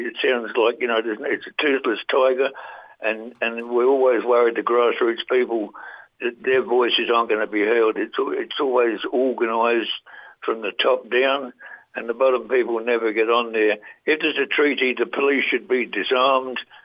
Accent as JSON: {"language": "English", "country": "United Kingdom", "lives_now": "Australia", "said": "the reason I don't vote is because I'm still a British citizen. Now, I can't join into Australian politics unless I renounce my nationality."}